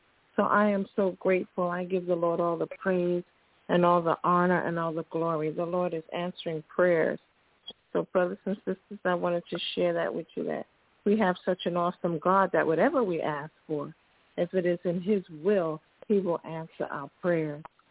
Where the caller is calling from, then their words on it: Wilkes-Barre, Pennsylvania, United States; I'm calling from Wilkes-Barre, Pennsylvania.